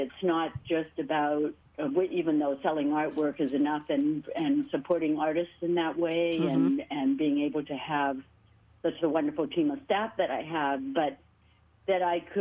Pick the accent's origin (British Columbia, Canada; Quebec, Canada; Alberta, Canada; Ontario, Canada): British Columbia, Canada; also born or lived in Finland; I probably talked about the fact that I grew up in a salmon fishing family on the BC coast.